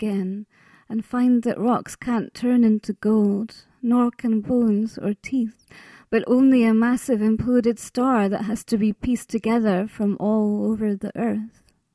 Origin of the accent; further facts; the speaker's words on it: Arbroath, Scotland, United Kingdom; now in Edinburgh, United Kingdom; I come from Arbroath originally, a seaside town in Angus, but I haven't lived there for 20 years, so it's quite a while ago.